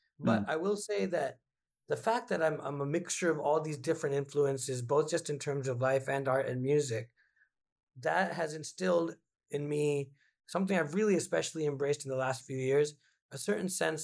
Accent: Fremont, California, United States; But growing up in Fremont, you know, and I was there since I was a year old, went to like all public school through high school over there

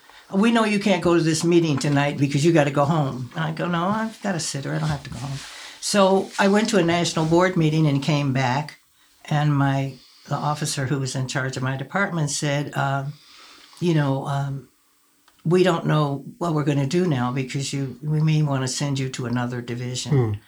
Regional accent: Chicago, Illinois, United States; Born and reared in Chicago.

